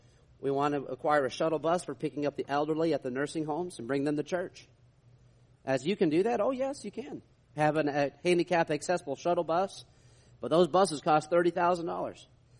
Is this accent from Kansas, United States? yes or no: no; New York, United States; now in Texas, United States; where I grew up in New York State